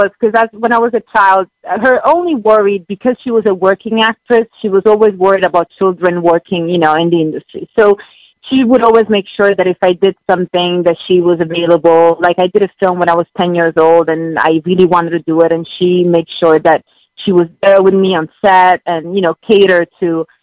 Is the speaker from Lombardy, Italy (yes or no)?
no; Rome, Lazio, Italy; moved away as an adult; also born or lived in London; now in United States; I was born in London, but, you know, my parents moved to Italy. So I ended up, I was raised in Rome most of my life.